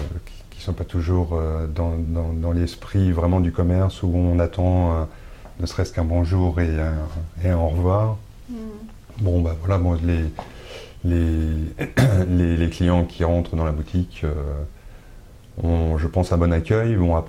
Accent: Brittany, France; je suis pas natif de la région, je suis natif de la région de Bretagne

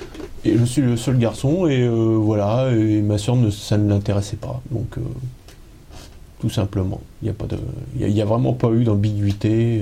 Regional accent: Orléans, Centre-Val de Loire, France; now in Chessy, France; Vu que j'ai 40 ans, donc je suis un pur souche. Mmh. Voilà, je suis né à Orléans et ça va faire juste 4 ans maintenant que j'ai migré vers Chessy.

